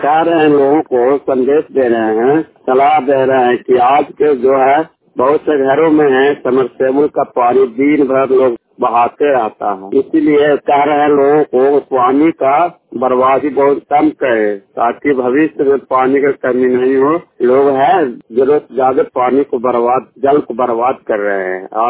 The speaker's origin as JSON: {"language": "Hindi", "town": "Nagarnausa", "region": "Bihar", "country": "India", "said": "ग्राम नगर नौसा, थाना नगर नौसा, जिला नालंदा का निवासी हूँ"}